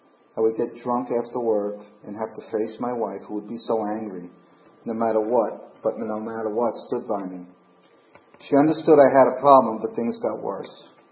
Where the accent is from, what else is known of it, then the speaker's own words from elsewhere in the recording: Manhattan, New York, United States; born there; I was born in Manhattan in 1949.